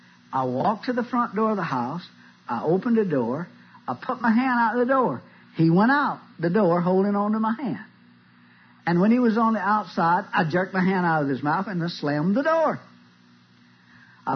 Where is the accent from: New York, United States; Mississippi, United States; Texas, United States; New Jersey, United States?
Mississippi, United States; It was my old home site where I was raised. And I grew up in the Great Depression in the state of Mississippi.